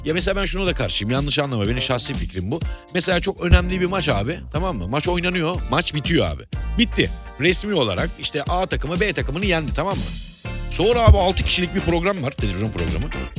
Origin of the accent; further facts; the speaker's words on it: Black Sea Region, Turkey; Stres yapmıyorum şimdi. Hem Karadenizliyim.